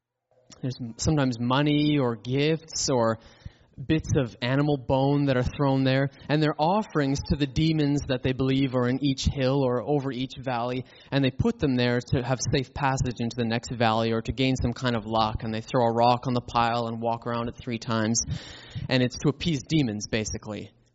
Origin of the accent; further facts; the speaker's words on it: Edmonton, Alberta, Canada; when I was a little kid, I attended a church in Edmonton. I'm from Edmonton, Alberta originally.